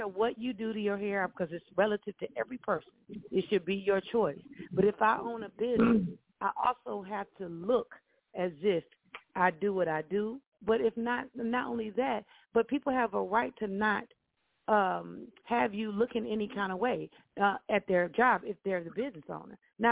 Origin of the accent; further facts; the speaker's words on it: Tuskegee, Alabama, United States; I feel a couple of ways about that because I'm from Alabama. And when I grew up, my mother, I'm from Tuskegee